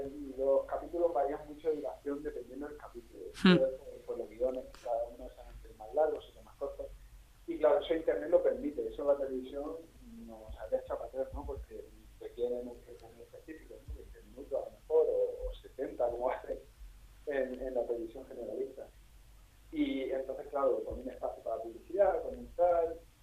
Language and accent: Spanish; Lorca, Region of Murcia, Spain; Nosotros, por ejemplo, los directores somos de Lorca